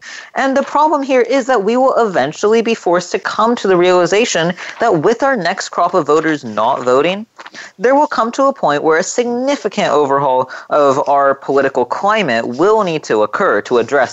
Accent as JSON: {"language": "English", "region": "California", "country": "United States", "said": "And so like here in my home state of California, there's a lot of propositions on the table"}